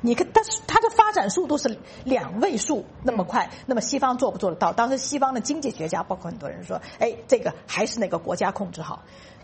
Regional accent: United States; Chinese is a second language; 作为一个美国人

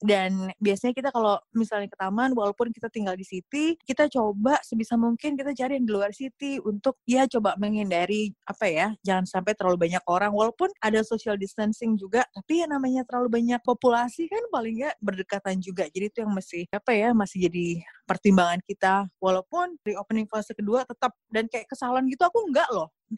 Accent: Jakarta, Indonesia; now in New York, United States; Dengan Jakarta, di mana aku lahir di Jakarta, besar di Jakarta. Jadi sebelum pindah ke Amerika, ya di Jakarta aja terus.

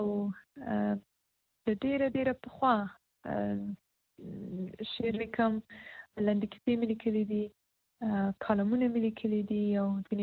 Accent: Paktia, Afghanistan; also born or lived in Kabul; زه د پکتیا ولایت یم.

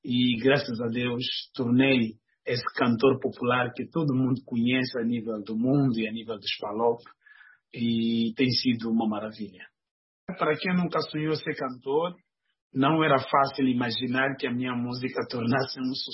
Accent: Angola; sou da Angola.

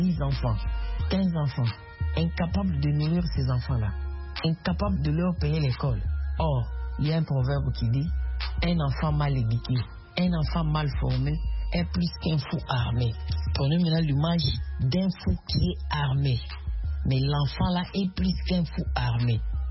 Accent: DR Congo; Ici chez nous en Afrique. Si vous voyez aujourd'hui, nous avons le problème de délinquance par-ci par-là, comme chez moi en RDC, on parle de bandits, communément appelés Kuluna

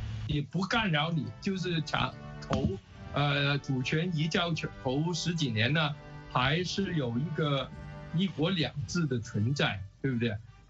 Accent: Guangdong, China; 就变成我们广东人说的那种糖水滚糖鱼

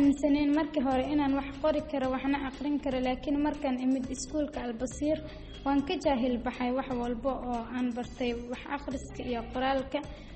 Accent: Lower Shabelle, Somalia; born there; Runtii waxaan ku dhashay gobolka Shabeellaha Hoose

